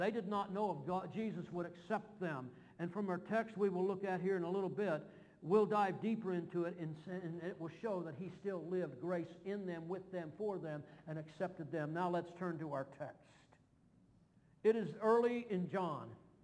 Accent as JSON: {"language": "English", "region": "Kentucky", "country": "United States", "said": "I'm from Kentucky in the hills, some of it."}